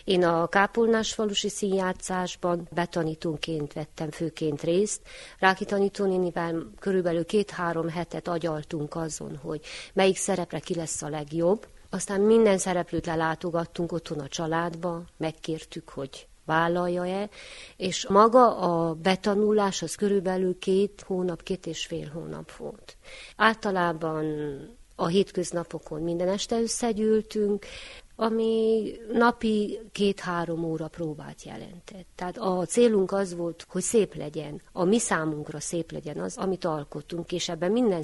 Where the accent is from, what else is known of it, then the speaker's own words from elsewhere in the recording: Fenyéd, Harghita, Romania; Én Fenyédről származom, ott nem volt az én fiatalkoromban már ekkora hagyománya.